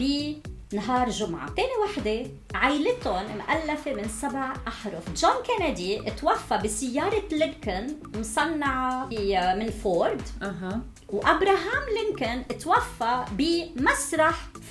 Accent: Lebanon; إلا أنه أنا لبنانية باسبوري لبناني

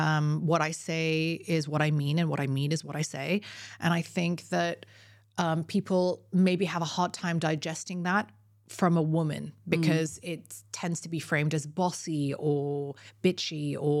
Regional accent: United Arab Emirates; So I'm half Emirati, half Syrian. It was probably one of the first identity markers that I announced myself

